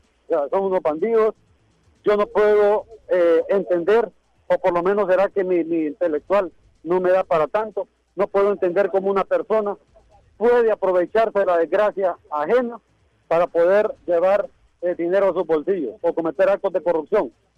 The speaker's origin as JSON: {"language": "Spanish", "country": "Honduras", "said": "como verdaderos hijos de esta patria, como verdaderos hondureños"}